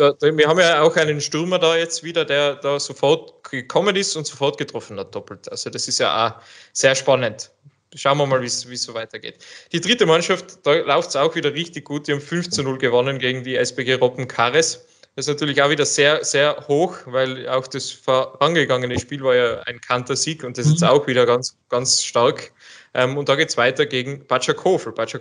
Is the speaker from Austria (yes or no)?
yes; Innsbruck, Tyrol, Austria; Wir als Innsbrucker sagen immer noch das kleine Westderby